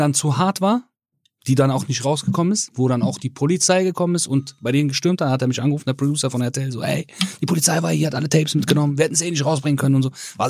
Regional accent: Germany; Ich komme aus Deutschland, Digga

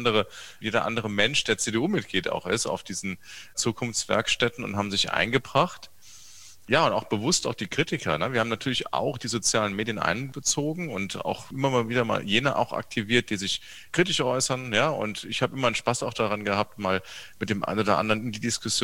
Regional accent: Saarbrücken, Saarland, Germany; born there; ich bin 44 Jahre alt, ich bin in Saarbrücken geboren, ich bin heute auch Saarbrücker Oberbürgermeister.

